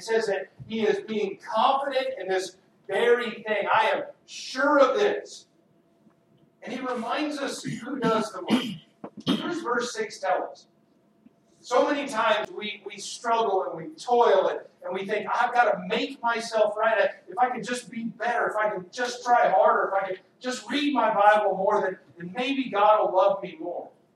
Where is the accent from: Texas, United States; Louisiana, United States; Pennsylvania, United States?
Texas, United States; I grew up in Texas. Does anybody know what you do in Texas? You play football. That's what you do in Texas.